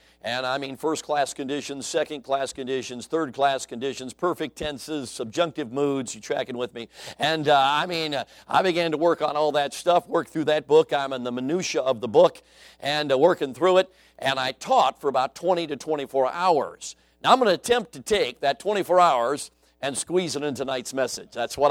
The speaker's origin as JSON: {"language": "English", "town": "Chicago", "region": "Illinois", "country": "United States", "tie": "born or raised there", "also_born_or_lived": "Greenville, South Carolina", "accent": "Chicago", "said": "I grew up in Chicago, and a friend of mine, Frank Bailey, who traveled with me in our ministry for 10 years, has said … when you really start preaching, he said that Chicago accent comes out thick, okay?"}